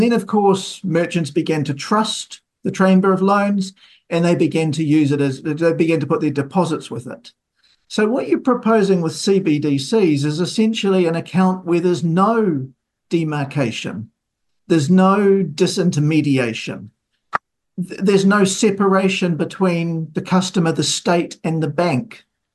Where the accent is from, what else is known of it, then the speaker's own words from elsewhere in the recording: Taranaki, New Zealand; I grew up in Taranaki